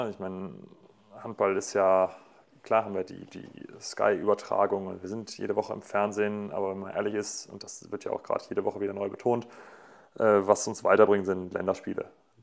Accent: Essen, North Rhine-Westphalia, Germany; born there

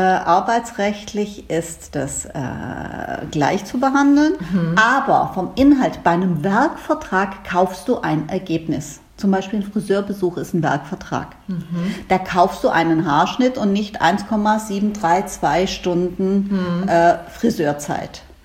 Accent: Baden-Württemberg, Germany; born there; Ich bin gebürtige Schwäbin

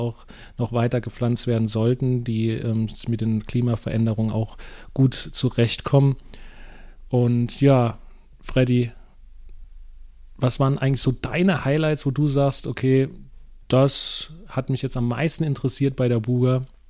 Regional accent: Mannheim, Baden-Württemberg, Germany; born or raised there

